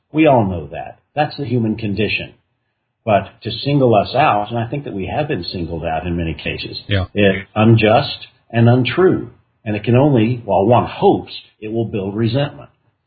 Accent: Texas, United States; I grew up in Texas, and every young man who grows up in Texas, or at least in my generation who grew up in Texas, was filled with the story of the Alamo

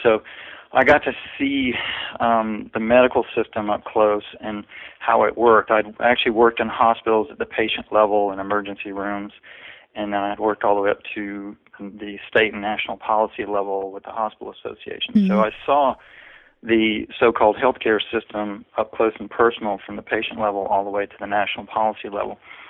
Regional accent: North Carolina, United States; I grew up in North Carolina in the South and went to school for electrical engineering.

